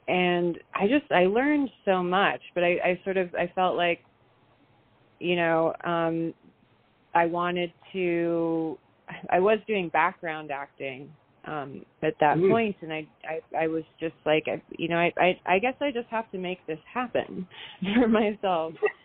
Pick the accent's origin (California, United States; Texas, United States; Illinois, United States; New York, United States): California, United States; San Francisco; born there; also born or lived in England / Canada; I was born in San Francisco, and we moved a lot. We moved to England for about 5 years and then back to the Bay Area.